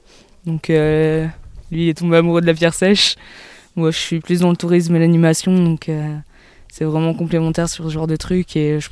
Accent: Arras, Hauts-de-France, France; Ah, nous, on vient encore plus au Nord que la Picardie. Hein. Ah. On vient d'Arras

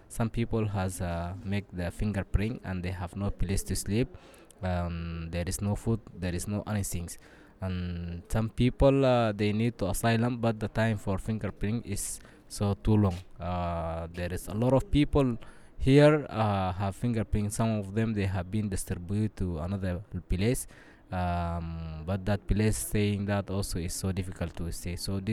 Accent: Sudan; English is a second language; moved away as an adult; now in France; I'm from Sudan. From Libya to Italia, from Italia to French.

